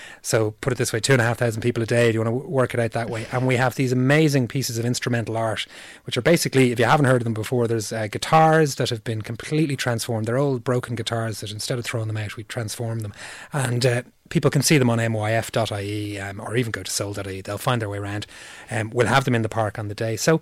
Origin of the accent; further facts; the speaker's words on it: Ireland; I suppose I'm half Swiss. My mother, on my mother's side, although I was born and bred in Ireland